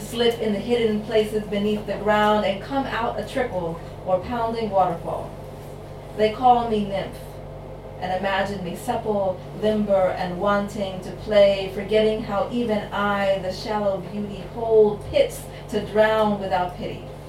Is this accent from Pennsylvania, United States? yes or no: yes; Philadelphia, Pennsylvania, United States; I'm from Philadelphia, which is in Pennsylvania in the US, and Amish country is not that far.